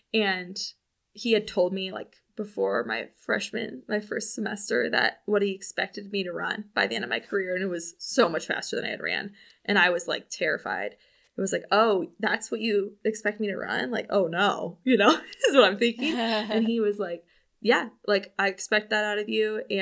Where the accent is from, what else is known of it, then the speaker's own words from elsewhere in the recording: Midwest, United States; like I grew up in the Midwest and like very Midwest parents